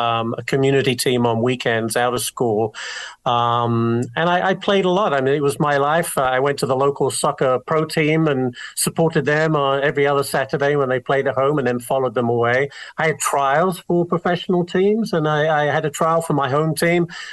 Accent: Brighton, South East England, United Kingdom; Brighton, England. It's directly south from London on the south coast.

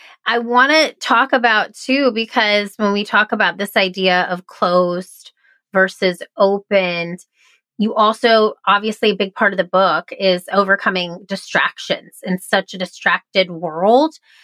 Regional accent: Chicago, Illinois, United States; now in Charleston, United States; I come from Chicago. Okay. Very liberal town, city. And then I moved to Charleston, South Carolina in 2020.

